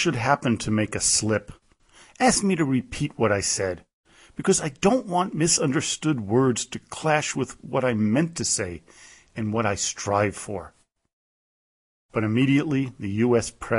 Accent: Manhattan, New York, United States; most of his time in New York was just a few miles from where I grew up in Manhattan.

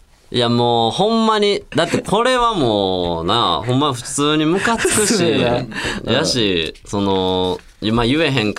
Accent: Hyogo, Japan; moved away as an adult; now in Tokyo, Japan; 俺は関西出身で、そう、俺は関西出身です、僕は。うん、兵庫県出身なんですけども、ね、地元も、もう18まで関西いました、ずっと。うん、20歳まで関西いましたわ、うん。で、周りも関西弁でしたけど

